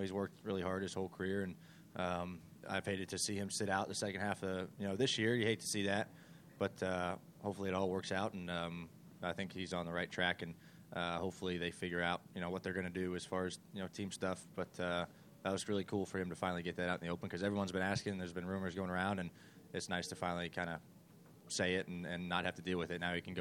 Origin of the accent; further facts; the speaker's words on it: High Point, North Carolina, United States; Yeah, coming here has always been pretty special for me growing up in High Point, not too far down the road